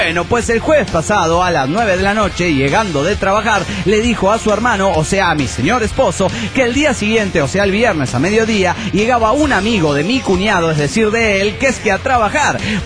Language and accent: Spanish; Carichí, Chihuahua, Mexico; Ya que íbamos hasta Huachochi y desde mi pueblo, Carichi, eran como 8 horas de viaje